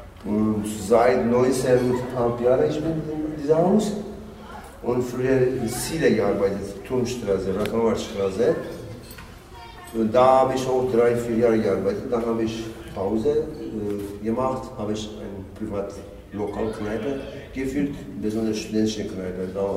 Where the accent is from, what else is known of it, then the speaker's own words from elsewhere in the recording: Turkey; German is a second language; Ich bin Kurde aus der Türkei. Deswegen spreche ich perfekt kurdisch, perfekt türkisch